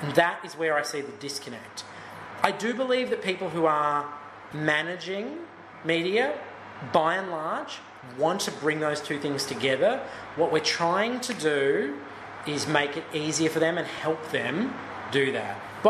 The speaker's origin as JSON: {"language": "English", "country": "Australia", "said": "I love being Australian, I'm proud of being Australian"}